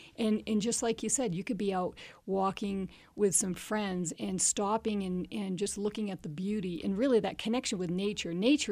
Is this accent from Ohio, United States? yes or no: no; Maine, United States; I'm from Maine.